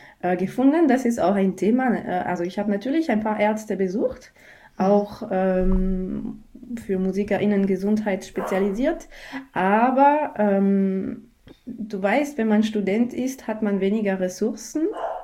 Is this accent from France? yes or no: yes; France; German is a second language; also born or lived in Germany; now in Bregenz, Austria; Ich komme aus Frankreich, das hört man sicher schon. Ich habe in Deutschland studiert und jetzt lebe ich eben in Bregenz.